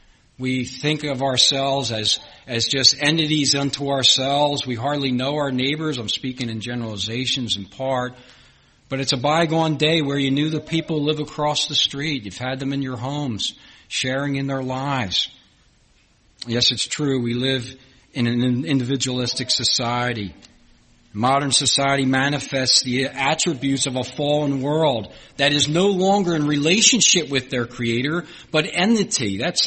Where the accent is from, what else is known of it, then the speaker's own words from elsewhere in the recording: Philadelphia, Pennsylvania, United States; Even though I was from Philadelphia and Pittsburgh was on the other side of Pennsylvania